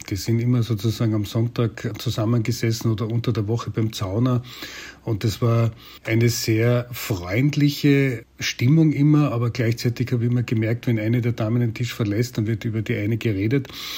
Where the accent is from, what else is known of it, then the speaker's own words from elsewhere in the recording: Bad Ischl, Upper Austria, Austria; also born or lived in Vienna; ich bin ja in Wien geboren und bin dann in Bad Ischl aufgewachsen